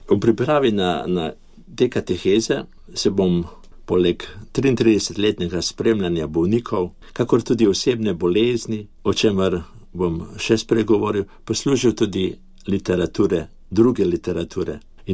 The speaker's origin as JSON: {"language": "Slovenian", "town": "Ljubljana", "region": "Central Slovenia", "country": "Slovenia", "said": "Da prihajam iz Slovenije, iz Ljubljane"}